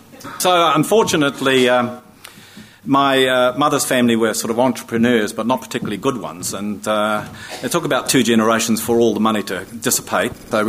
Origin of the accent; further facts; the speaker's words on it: Tapawera, Tasman, New Zealand; also born or lived in Nelson; I was born in Nelson and actually grew up at Tapawera. And my father's family were just farmers, pretty simple, nice, honest New Zealand farmers.